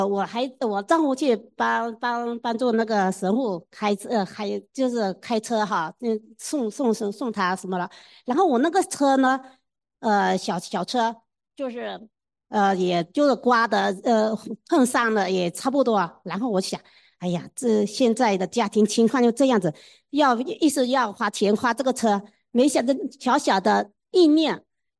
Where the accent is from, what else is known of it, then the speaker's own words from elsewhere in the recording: Fujian, China; 迟老师真的来到我这福建这里了哈，就在家门口啊